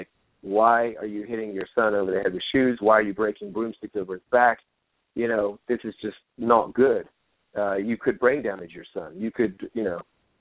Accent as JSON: {"language": "English", "country": "United Kingdom", "accent": "British", "said": "And, you know, I remember getting kind of bullied and picked on."}